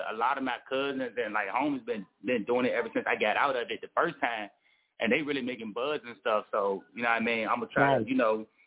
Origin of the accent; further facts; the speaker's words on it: Petersburg, Virginia, United States; I'm from Petersburg, Petersburg, Virginia. That's like 20 miles south of Richmond.